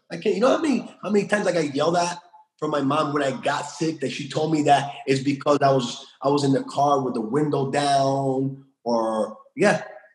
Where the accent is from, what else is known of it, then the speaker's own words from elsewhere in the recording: United States; So that just didn't come from growing up in America.